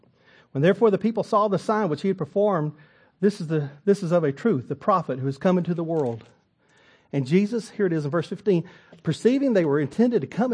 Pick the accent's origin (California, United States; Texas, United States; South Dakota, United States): Texas, United States; I'm from Texas. I've never seen more this much snow in my life.